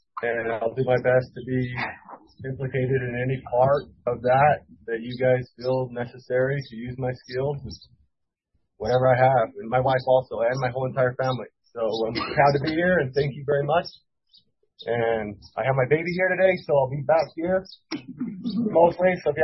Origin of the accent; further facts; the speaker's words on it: Porterville, Utah, United States; My wife's from Payson, Utah. I grew up in Porterville, just south of it.